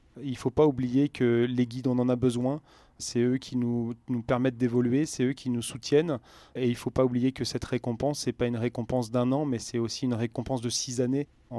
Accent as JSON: {"language": "French", "town": "Vendôme", "region": "Centre-Val de Loire", "country": "France", "tie": "born or raised there", "also_born_or_lived": "United States / Paris", "said": "En fait, je suis un enfant du pays. Voilà. Je suis né à Vendôme, j'ai fait mon lycée hôtelier à Blois."}